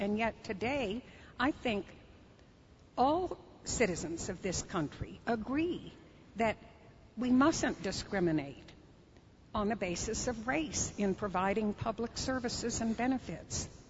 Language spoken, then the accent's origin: English; Arizona, United States; I come from Arizona, and Arizona was a state that believed very strongly in populism